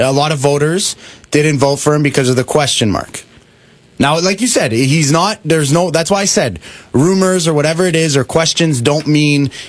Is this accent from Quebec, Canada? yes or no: yes; Montreal, Quebec, Canada; I'm from Montreal